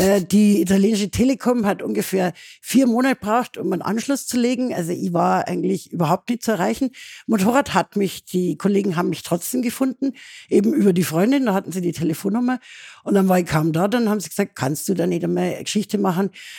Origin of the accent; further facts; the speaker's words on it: Munich, Bavaria, Germany; Was man als Münchner halt gern so ist, kennt man ja Gardasee und fahren ja mal alle hin.